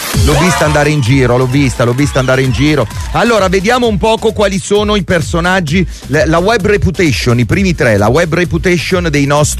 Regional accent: Naples, Campania, Italy; a me quella roba lì non mi rappresenta in quanto napoletano nemmeno un po', credo nemmeno a moltissimi di voi.

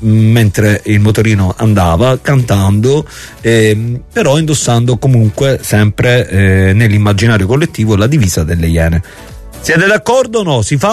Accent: Reggio Calabria, Calabria, Italy; now in Milan, Italy; io sono di Reggio Calabria, vivo in Milano, in questo momento sto lavorando qui a Napoli

